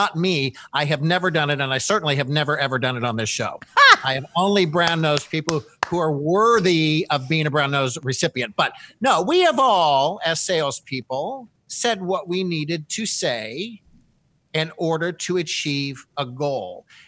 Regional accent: Midwest, United States; Erin and I are the same age. And we're from Midwestern college towns.

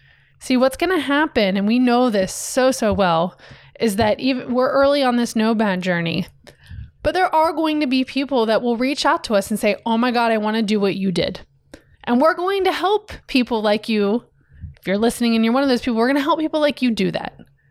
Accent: Ohio, United States; Even to something as small as living in Florida, and I'm from Ohio.

